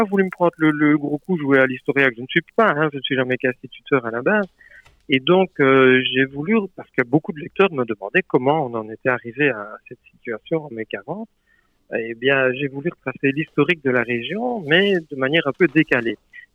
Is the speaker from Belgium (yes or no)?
yes; Wallonia, Belgium; Oui, il n'y aura que 100 ans que nous sommes belges, nous, de ce côté-là.